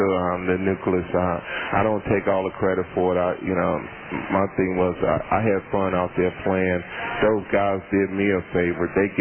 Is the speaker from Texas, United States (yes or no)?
no; Gladys, Virginia, United States; I'm from Gladys, Virginia.